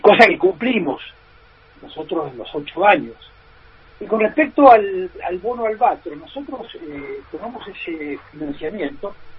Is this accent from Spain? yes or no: no; Tierra del Fuego, Argentina; Somos fueguinos ambos